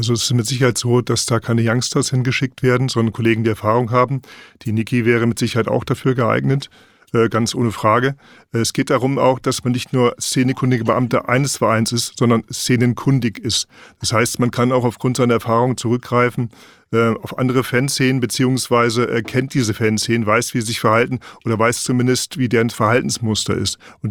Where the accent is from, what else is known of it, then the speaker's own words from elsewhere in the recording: Delmenhorst, Lower Saxony, Germany; Ja, Atlas Telmenhorst natürlich, wo ich herkomme.